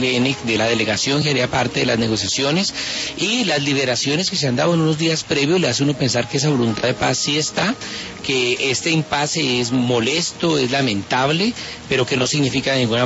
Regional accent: Colombia; como colombiano que soy

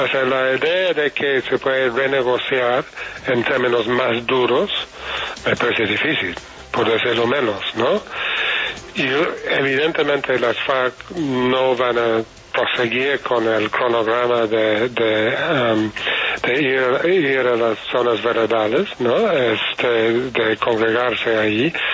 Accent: United Kingdom; Spanish is a second language; Yo soy británico.

